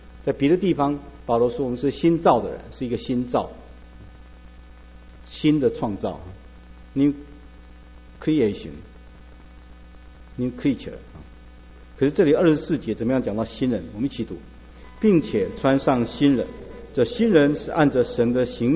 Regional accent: China; 我们中国人说龙生龙，凤生凤，老鼠生的孩子会打洞

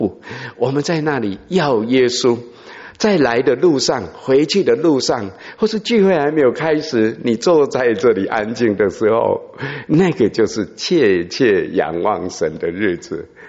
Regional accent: Taipei, Taiwan; 我有时候带弟兄姊妹去我的老家，在台北

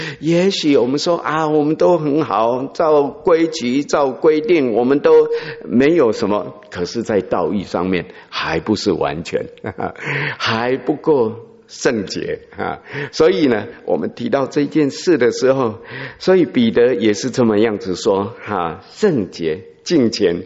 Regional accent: Taipei, Taiwan; 我有时候带弟兄姊妹去我的老家，在台北

